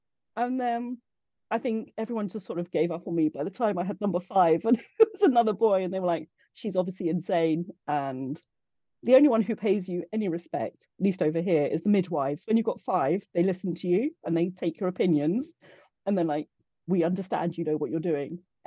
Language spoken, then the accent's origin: English; England, United Kingdom; I'm a little paranoid about being too English.